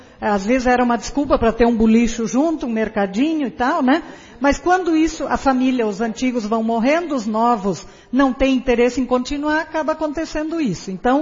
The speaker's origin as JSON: {"language": "Portuguese", "town": "Augusto Pestana", "region": "Rio Grande do Sul", "country": "Brazil", "tie": "born or raised there", "said": "Peguei o exemplo da minha terra natal, Augusto Pestana."}